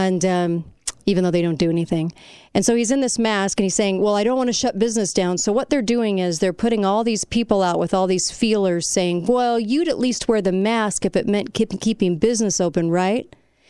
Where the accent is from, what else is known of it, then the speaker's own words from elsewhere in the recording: California, United States; I'm not California from whence I came. Okay, I was born in California. I grew up in California, but I did not take California with me here.